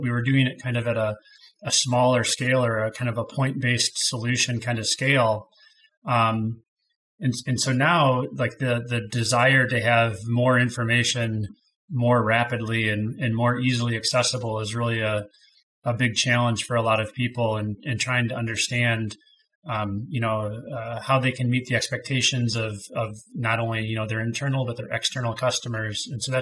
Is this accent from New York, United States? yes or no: no; Michigan, United States; I grew up in Southeast Michigan, so I come from a family background of the automotive industry.